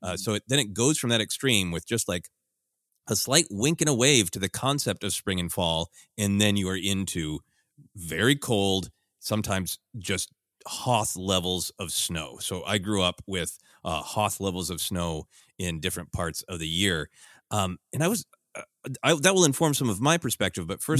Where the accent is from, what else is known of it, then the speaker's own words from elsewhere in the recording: Minnesota, United States; also born or lived in Portland, Oregon; I grew up in largely in Minnesota, briefly lived in Portland, Oregon.